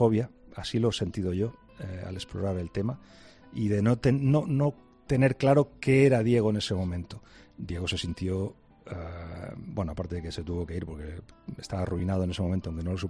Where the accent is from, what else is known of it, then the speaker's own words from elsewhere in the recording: Barcelona, Catalonia, Spain; Yo soy de Barcelona y conozco muy bien la mentalidad, nuestra mentalidad